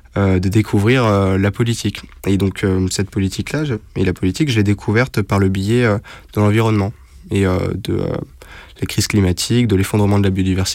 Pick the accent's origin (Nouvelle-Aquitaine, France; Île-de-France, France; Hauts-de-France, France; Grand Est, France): Île-de-France, France; Montrouge; Et je viens d'une ville qui s'appelle Montrouge, qui est une ville plutôt, on va dire, classe moyenne sup, quelque part, avec un peu de mixité sociale.